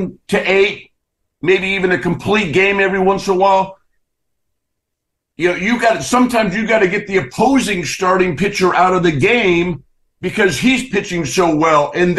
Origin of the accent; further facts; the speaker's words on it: California, United States; I grew up outside of the Bay Area